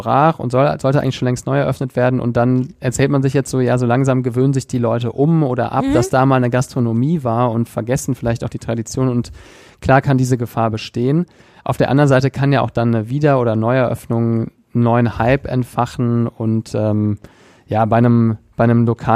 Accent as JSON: {"language": "German", "town": "Meerbusch", "region": "North Rhine-Westphalia", "country": "Germany", "said": "Also ich komme aus Strümp, ein Stadtteil von Meerbusch"}